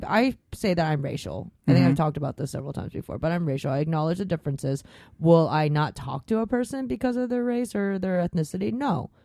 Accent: Sacramento, California, United States; growing up in Sac, it was weird being gay here.

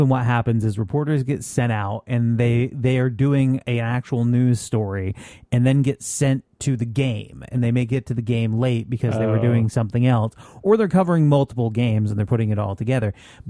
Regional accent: Vermont, United States

